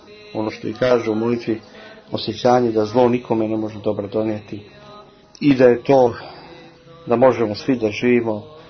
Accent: Belgrade, Serbia; ja sam odrastao pored Saborne crkve u Beogradu

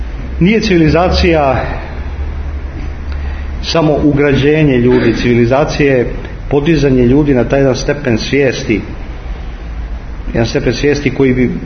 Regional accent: Belgrade, Serbia; ja sam odrastao u Beogradu

